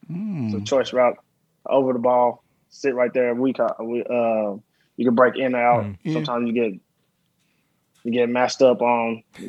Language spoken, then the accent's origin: English; Dallas, Texas, United States; Dallas, Texas.